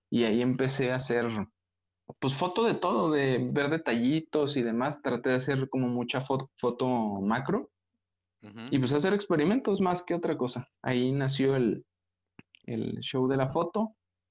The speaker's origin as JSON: {"language": "Spanish", "town": "Guadalajara", "region": "Jalisco", "country": "Mexico", "said": "Pues mira, yo soy de la ciudad de Guadalajara."}